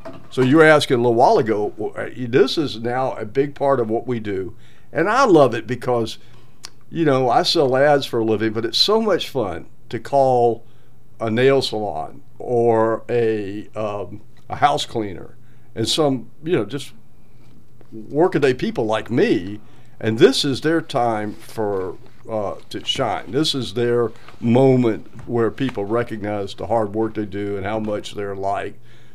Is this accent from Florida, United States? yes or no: no; Mobile, Alabama, United States; born there; And I live here in Fairhope, and I was born in Mobile, but I've lived all over the country.